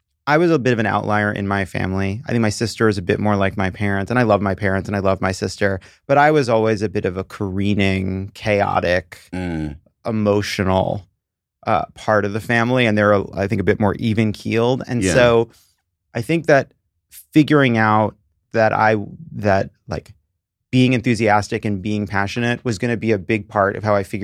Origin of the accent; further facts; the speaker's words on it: New York, United States; It was I grew up on Long Island, Jewish parents. My father ran a box factory. My mother had worked at department stores and then became a homemaker.